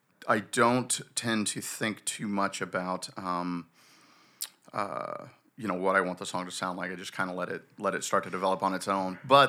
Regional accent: Debenham, East of England, United Kingdom; born there; We lived off base in a village in Suffolk County called Debenham, and I was born like on British soil and everything.

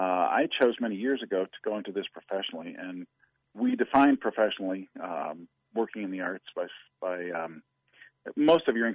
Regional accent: Denver, Colorado, United States; Sure. I'm born and raised in Denver, Colorado.

